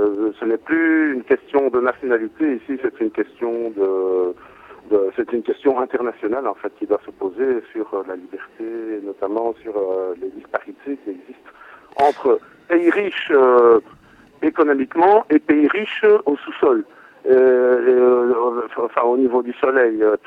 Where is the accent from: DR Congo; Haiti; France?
DR Congo; nous, en tant que Congolais, nous sommes un peu particuliers, vu les rapports historiques et économiques, etc., qui existent entre la Belgique et nous.